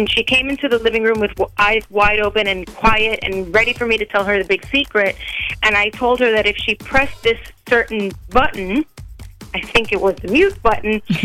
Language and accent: English; Madison, United States; I'm from Madison, and I told my daughter she could talk to the people on her TV.